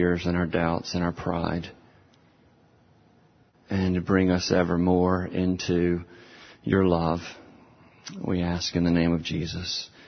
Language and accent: English; Starkville, Mississippi, United States; You know, I grew up in Mississippi, in Starkville, and it wasn't until I was in college that I first had friends who grew up on the beach.